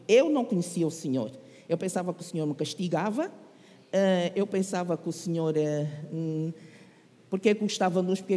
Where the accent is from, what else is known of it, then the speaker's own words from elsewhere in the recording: Angola; Eu sou de Angola, sou angolana.